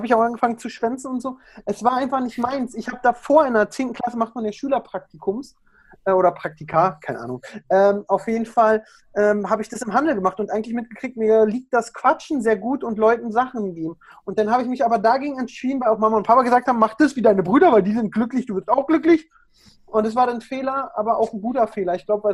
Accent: Berlin, Germany; accent: Berlin; ich komme aus Berlin. Ich bin Berliner Junge. Ich kann da auch ganz schnell abschweifen von Sprachgebrauch und ein bisschen mehr Berliner. Habe ich mir aber auch ein bisschen abgewöhnt.

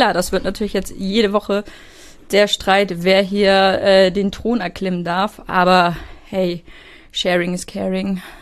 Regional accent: Hamburg, Germany; komme eher aus dem wunderschönen Hamburger Speckgürtel.

